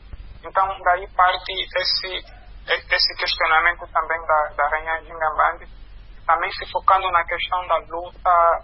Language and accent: Portuguese; Angola